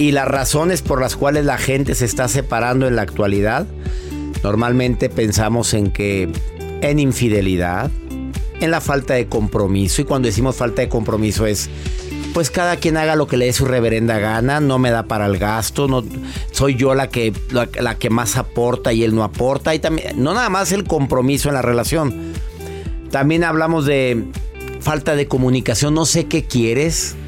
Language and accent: Spanish; Mexico; Y también en México, en mi país adorado, problemas de infertilidad comienzan pues desde los 35 años